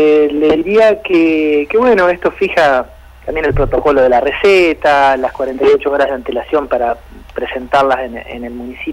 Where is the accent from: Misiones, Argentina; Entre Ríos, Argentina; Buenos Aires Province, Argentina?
Entre Ríos, Argentina; Paraná; born there; now in La Paz, Argentina; soy nacido en Paraná y después de haberme recibido de ingeniero agrónomo allá por los años 2000-2001, bueno, me radiqué acá en el norte y estoy, ya después quedé definitivamente acá en la ciudad de La Paz.